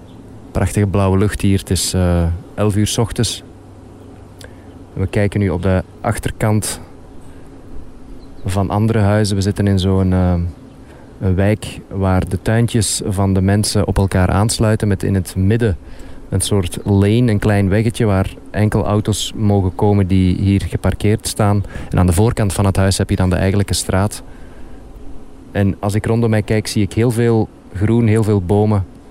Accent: Belgium; Als Belg die in het buitenland gewoond heeft, worstel ik daar zelf nog altijd mee van, wat is nu thuis?

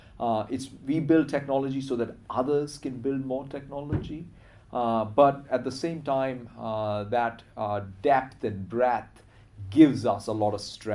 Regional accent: India; cricket is something that I grew up with in India

